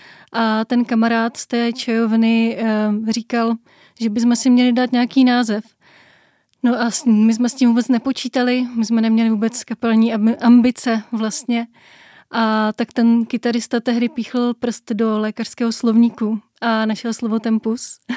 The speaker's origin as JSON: {"language": "Czech", "town": "Brno", "region": "South Moravian Region", "country": "Czechia", "said": "máme kytaristu z Olomouce a jinak jsme z Brna a z okolí"}